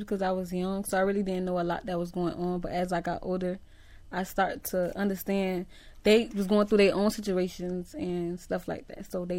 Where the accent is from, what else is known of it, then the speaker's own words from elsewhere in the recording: Florida, United States; Off 92nd Street and 22nd Ave.